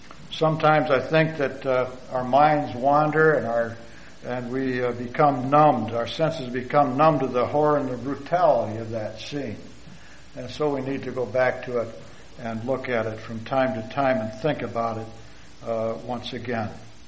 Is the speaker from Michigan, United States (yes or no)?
yes; North Adams, Michigan, United States; I was born in Hillsdale County, Michigan. We lived in a little town called North Adams, a town of about 500 people, and my parents attended a Baptist church there.